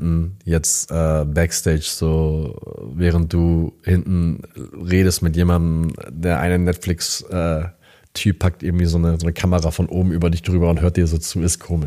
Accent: Itzehoe, Schleswig-Holstein, Germany; also born or lived in Pinneberg / Hannover / Hamburg; Ich bin ja geboren in Pinneberg. Und dann in Itzehoe bin ich die ersten Jahre aufgewachsen, in Schleswig-Holstein. Und dann sind wir nach Hannover gezogen. Aber sobald ich das selber entscheiden konnte, bin ich nach Hamburg gezogen

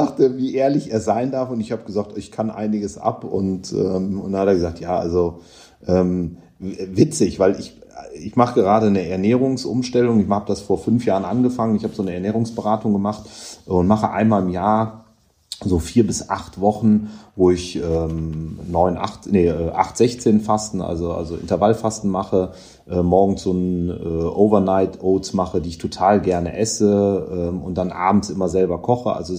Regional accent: Cologne, North Rhine-Westphalia, Germany; also born or lived in England; gebürtiger Kölner

